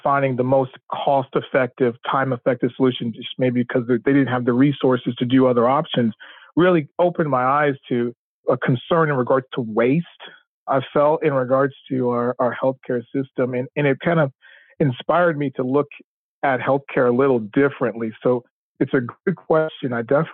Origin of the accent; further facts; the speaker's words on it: Augusta, Georgia, United States; Yeah, I grew up in Augusta, Georgia, in the South, in a wonderful healthcare environment.